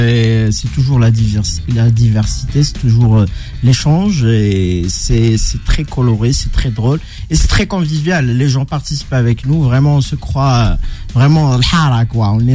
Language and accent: French; Tizi Ouzou, Tizi Ouzou Province, Algeria; also born or lived in Algiers; Donc, je suis kabyle de Tizi Ouzou, mais j'ai vécu à Alger.